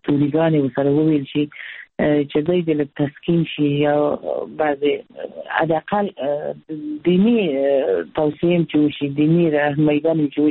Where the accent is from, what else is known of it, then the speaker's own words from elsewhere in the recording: Herat, Afghanistan; موږ د هرات یو